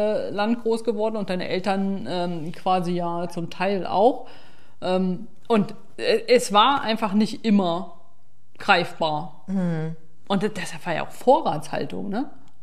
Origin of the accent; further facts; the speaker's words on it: East Germany, Germany; Also ich bin ja auch in der DDR groß geworden